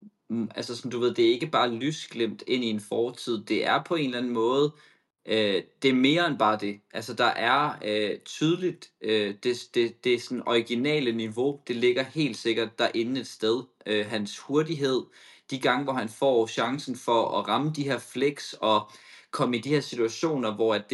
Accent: Copenhagen, Capital Region, Denmark; Jeg er fra Copenhagen.

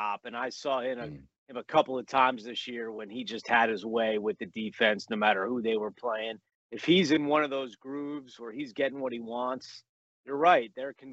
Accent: United States; I'm from the New York, New Jersey area.

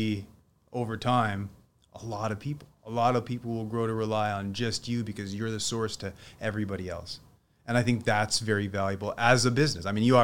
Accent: Leamington, Ontario, Canada; also born or lived in Windsor; I was born in Windsor, but I grew up in Leamington.

